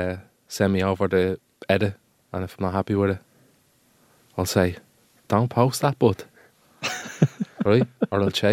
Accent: Ballymun, Leinster, Ireland; I actually do live in Finglas, but I'm originally from Ballymun. It's a nice, nice area.

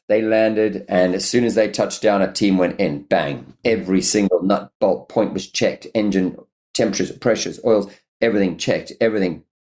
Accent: Durban, KwaZulu-Natal, South Africa; to take Tom back to my hometown, my home country.

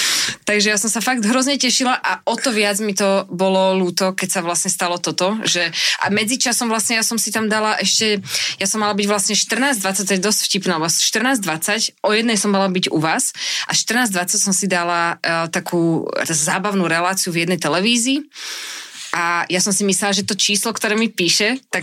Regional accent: Devínska Nová Ves, Bratislava Region, Slovakia; Ja som z Devínskej

